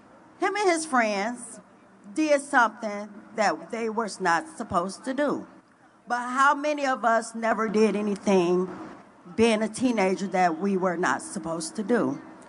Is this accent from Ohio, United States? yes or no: yes; Cleveland, Ohio, United States; Okay, I am … from Cleveland, Ohio.